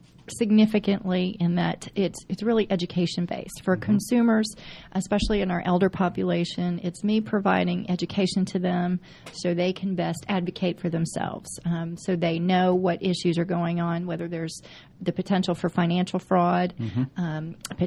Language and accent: English; Kentucky, United States; also born or lived in Florida / New York / New Jersey; now in Georgia, United States; I'm originally from Kentucky, and I went to University of Kentucky and graduated with my first nursing degree over 20 years ago. It has taken me all over the Eastern Coast, from Florida to New York to New Jersey, and landing here in Georgia.